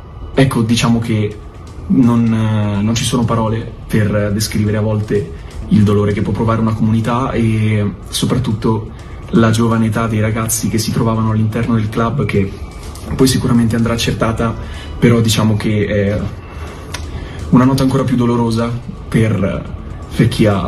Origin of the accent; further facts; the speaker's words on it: Stresa, Piedmont, Italy; Sono originario di Stresa